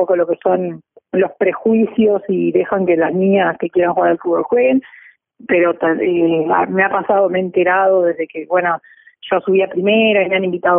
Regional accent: Pan de Azúcar, Maldonado, Uruguay; also born or lived in Montevideo; Nací acá en Montevideo, pero me crié en el interior, me crié en Pan de Azúcar. Mis padres todavía viven allá, pero mi familia materna vive ahí. Y bueno, viviendo ahí, obviamente, me crié con una cancha de fútbol enfrente

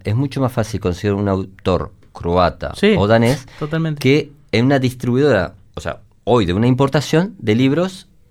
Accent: Uruguay; cuán latinoamericanos somos los uruguayos y cuán hermanados estamos con los bolivianos

